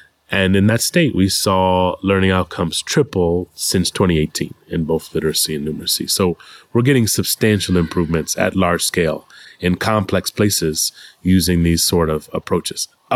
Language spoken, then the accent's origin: English; United States; I'm an American.